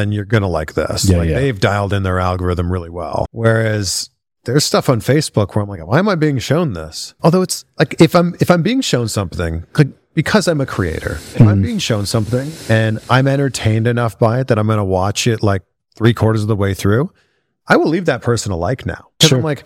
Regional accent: Pickering, Ontario, Canada; hey, I grew up in Pickering.

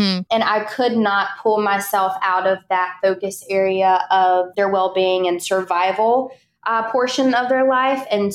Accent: Columbia, South Carolina, United States; so I am from Columbia, South Carolina.

